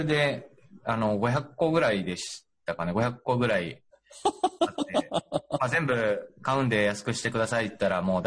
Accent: Okayama, Japan; で、僕の地元が岡山なんですけど

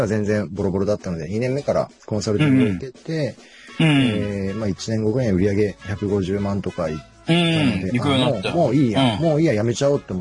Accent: Nagasaki, Japan; now in Sendai, Japan; まあ、出身は長崎県でしてですね

